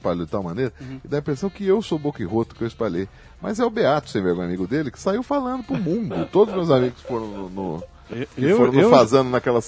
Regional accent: São Paulo, Brazil; also born or lived in Itapetininga; Morei, eu sou de São Paulo, mas morei em Itapetininga.

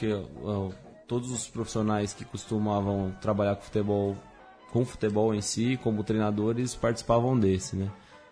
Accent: Pindamonhangaba, São Paulo, Brazil; Eu sou do interior de São Paulo, sou de Pindamonhangaba.

